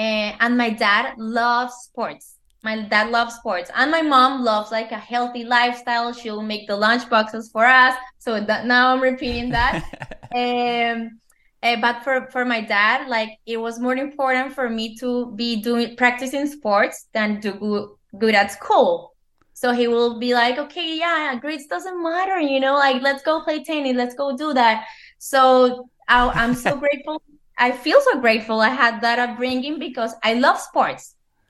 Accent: Cali, Valle del Cauca, Colombia; also born or lived in Pereira; I was born in Pereira. Okay. It's like close to the coffee growing region, but my mom just went there to have me, and then we came back to Cali, where the salsa city.

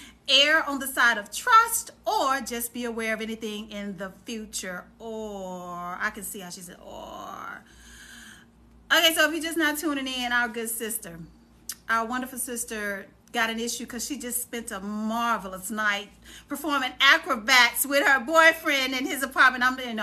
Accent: Texas, United States; And I'm from Texas. It's either go big or go home.

